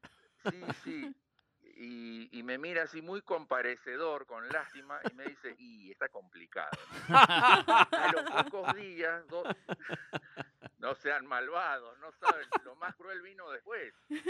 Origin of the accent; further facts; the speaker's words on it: Mar del Plata, Buenos Aires Province, Argentina; en Mar del Plata, en mi ciudad natal